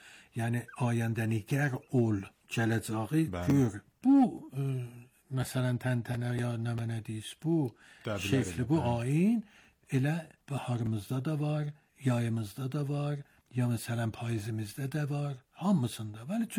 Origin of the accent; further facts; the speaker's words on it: East Azerbaijan, Iran; biz Nobarlıyıq. Nobar məhəlləsi durur